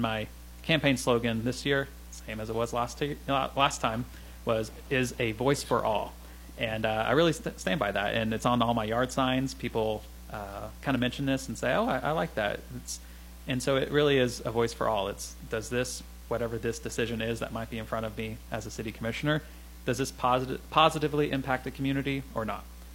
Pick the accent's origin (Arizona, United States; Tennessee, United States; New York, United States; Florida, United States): Tennessee, United States; Hendersonville; So I'm from right here in Sumner County, born and raised in Hendersonville. I've spent my entire life here in the area, and I love Goodlettsville.